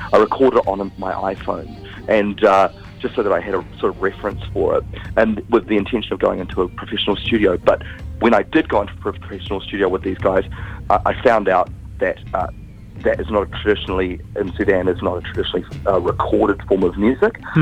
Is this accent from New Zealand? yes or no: yes; New Zealand; I come from New Zealand, where I was sort of brought up thinking that, you know, I didn't really have any limitations to whatever I wanted to do.